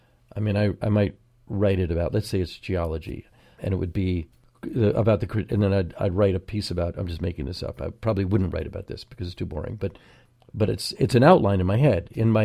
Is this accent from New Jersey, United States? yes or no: yes; New Jersey, United States; So I'm saying fucking because I'm from New Jersey, that's where all this happened anyway.